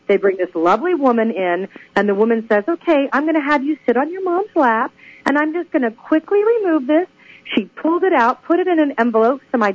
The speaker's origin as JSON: {"language": "English", "country": "United States", "tie": "born or raised there", "moved": "yes", "said": "none of the things that we grew up using in the States are sold here because they're banned in the EU."}